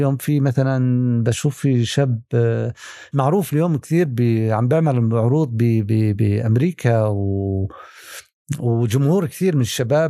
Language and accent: Arabic; Palestine; يعني إحنا صراعنا كمان كفلسطينيين هو مش صراع لحظي